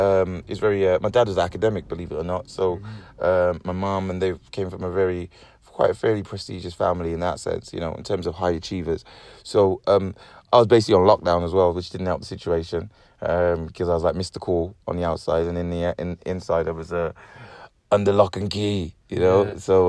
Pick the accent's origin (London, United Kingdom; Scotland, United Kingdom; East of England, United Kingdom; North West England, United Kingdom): London, United Kingdom; I was raised in London initially. South London, Brixton.